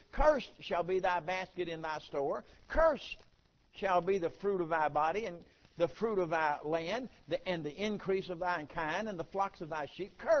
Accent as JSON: {"language": "English", "region": "South Carolina", "country": "United States", "tie": "born or raised there"}